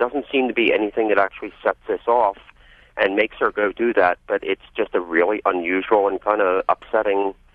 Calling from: Towson, Maryland, United States; Towson, Maryland, just north of Baltimore.

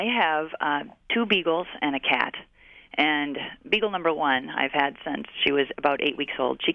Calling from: Madison, Wisconsin, United States; I'm calling from Madison.

